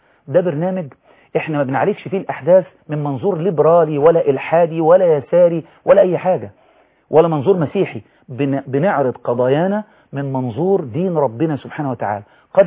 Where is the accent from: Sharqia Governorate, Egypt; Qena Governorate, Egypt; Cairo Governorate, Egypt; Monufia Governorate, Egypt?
Qena Governorate, Egypt; Abu Tesht; وانا من الصعيد ابو تشت وانا والطود